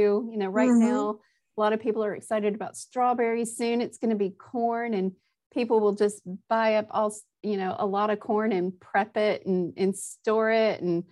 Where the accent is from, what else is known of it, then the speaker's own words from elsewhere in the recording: Nashville, Tennessee, United States; Well, I was not born and raised here. And that has helped me just truly appreciate, the produce that we were talking about. I grew up, I grew up in Nashville, Tennessee.